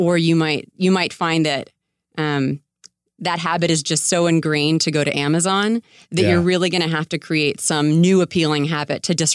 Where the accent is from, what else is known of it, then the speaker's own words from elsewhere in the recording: Tampa Bay, Florida, United States; also born or lived in New York; now in Los Angeles, United States; Yeah, so I grew up in Tampa Bay.